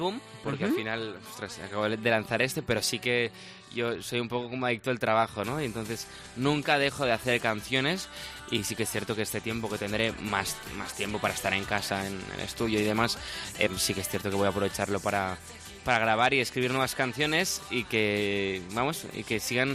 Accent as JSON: {"language": "Spanish", "town": "Barcelona", "region": "Catalonia", "country": "Spain", "said": "Te puedo traer alguna de mi tierra."}